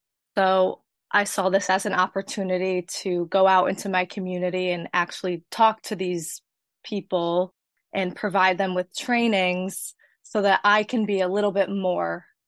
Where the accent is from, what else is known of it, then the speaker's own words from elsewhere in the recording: Connecticut, United States; I am from Connecticut, so I didn't have to relocate.